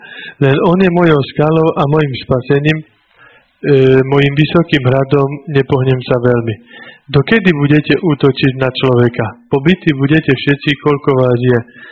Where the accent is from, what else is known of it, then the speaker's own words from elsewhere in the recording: Bardejov, Prešov Region, Slovakia; born there; narodil som sa v roku 1970 v Bardiove.